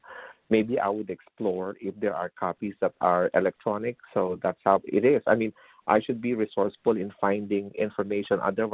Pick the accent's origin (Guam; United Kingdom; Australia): Guam; Remember, I came from Guam, so it's always sunny.